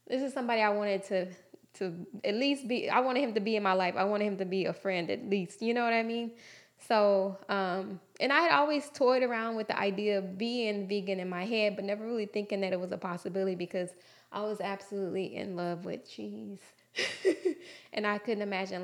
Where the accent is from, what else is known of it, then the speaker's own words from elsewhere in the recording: Houston, Texas, United States; I was presented with the opportunity to move back to my hometown, Houston, to work at the station I always dreamed of working for, KHOU